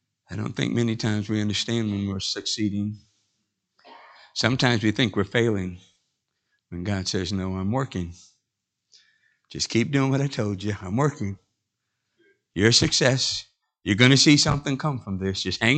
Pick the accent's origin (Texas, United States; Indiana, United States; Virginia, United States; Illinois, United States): Indiana, United States; Michigan City; I was back home in Michigan City in my hometown when my dad was still alive.